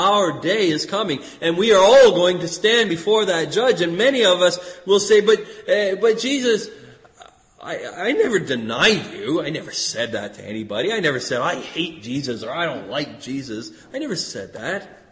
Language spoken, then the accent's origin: English; Canada; Listen, though, to what God is saying to us as Canadian Christians.